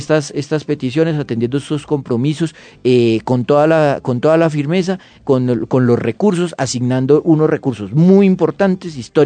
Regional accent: Medellín, Antioquia, Colombia; y yo tengo este acento, pero soy de Medellín

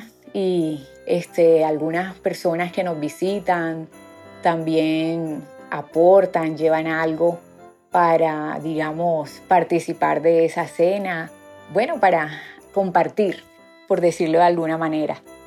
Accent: Barranquilla, Atlántico, Colombia; vivo en la ciudad de Barranquilla, soy barranquillera.

